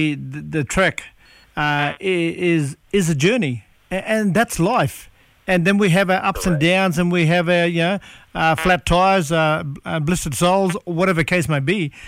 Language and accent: English; Australia; we are one, we are Australian, and we've got to just get it together